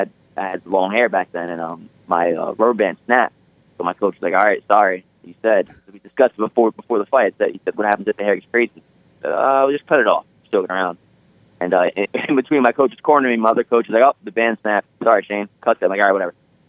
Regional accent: Bronx, New York, United States; I mean, I grew up not too far. I mean, I grew up in the Bronx, so it feels very comfortable.

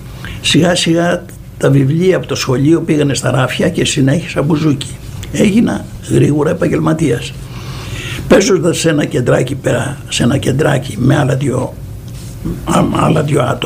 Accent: Kalamata, Peloponnese, Greece; είμαι από την Καλαμάτα, ο κόσμος κάνει το σταυρό της

